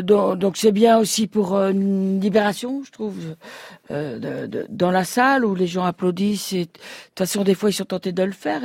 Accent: Belgium; Ah, je suis belge, moi

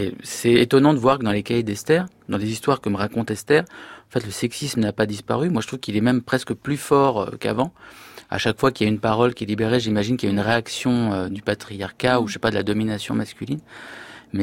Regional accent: Brittany, France; also born or lived in Syria; en habitant à la fois dans un village en Syrie et en grandissant en Bretagne

